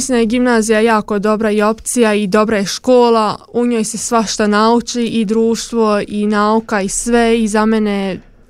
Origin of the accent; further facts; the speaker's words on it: Japan; also born or lived in China; ja sam rođena u Japanu.